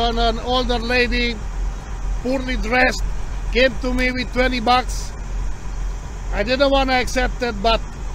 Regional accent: Windsor, Ontario, Canada; From Windsor, Ontario.

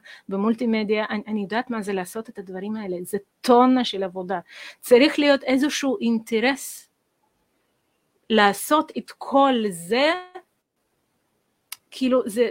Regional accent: Riga, Latvia; now in Israel; אני גדלתי בריגה, ואצלנו פסי חשמליות ככה היו

